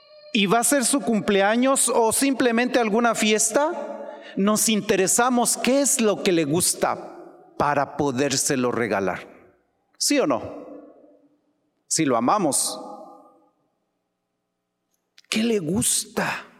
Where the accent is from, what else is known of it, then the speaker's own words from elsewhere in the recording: Mexico; no conozco otras tradiciones porque soy mexicano